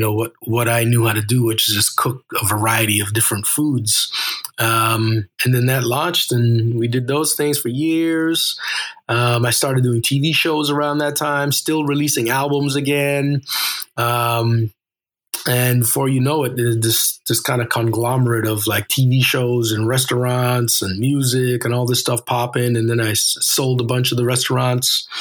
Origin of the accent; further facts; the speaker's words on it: Edmonton, Alberta, Canada; also born or lived in Trinidad; when my family moved from Trinidad, I was 5 years old. We moved to Edmonton, Alberta. So I grew up in Edmonton, Alberta until I was about 17, 18 years old.